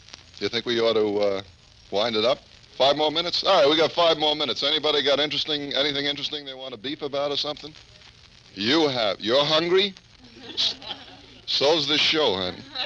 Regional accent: Rochester, New York, United States; My hometown.

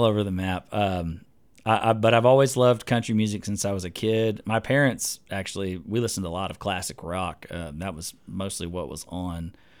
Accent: Magnolia, Texas, United States; I grew up in Southeast Texas, actually, so around the Houston area. Specifically, Magnolia is kind of what I call my hometown.

